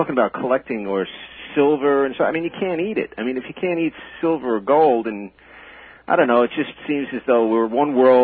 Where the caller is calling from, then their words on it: Miller Place, New York, United States; Miller Place.